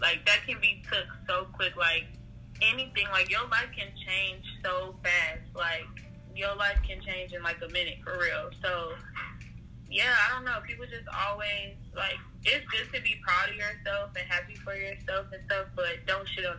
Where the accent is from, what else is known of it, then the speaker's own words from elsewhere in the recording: Flint, Michigan, United States; I'm from Flint, Michigan.